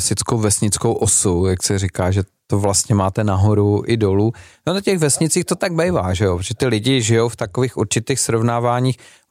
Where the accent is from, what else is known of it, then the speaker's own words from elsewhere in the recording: Moravia, Czechia; když byli z dědiny, jo, jak se u nás na Moravě říká